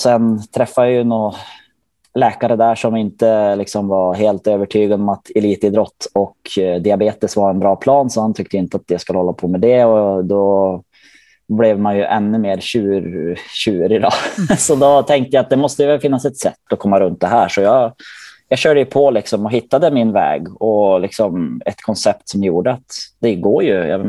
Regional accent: Rossön, Jämtland County, Sweden; Ja, men som sagt, jag kom ju från Rossön.

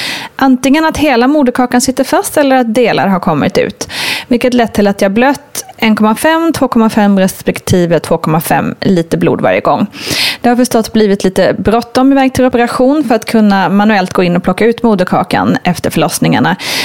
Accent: Västerbotten County, Sweden; now in Stockholm, Sweden; Och då bor jag ju ändå i Stockholmsområdet, vilket gör att jag har rätt nära till avancerad sjukvård. Jag är uppvuxen i södra Lappland

